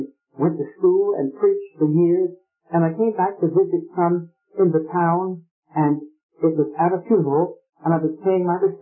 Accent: Raleigh, North Carolina, United States; I was born and brought up in Raleigh, North Carolina, and if people that were brought up with me in that town mentioned me, they would say

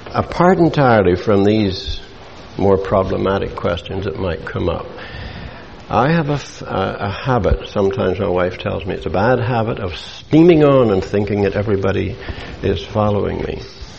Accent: Ireland; He is English, and I am as Irish as Paddy's pig. He is highly educated, and in terms of schooling, I am not. I'm just a country boy from Ireland.

